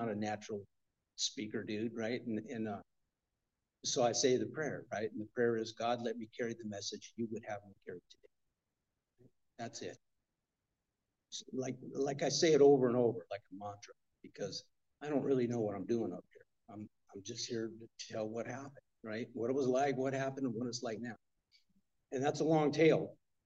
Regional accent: Michigan, United States; born there; So I was born in Michigan. My parents were going to the University of Michigan at the time.

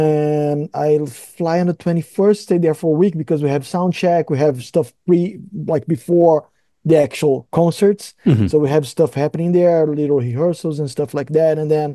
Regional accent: Brazil; now in Lisbon, Portugal; I'm from Brazil. I live in Portugal, in Lisbon, but I'm Brazilian.

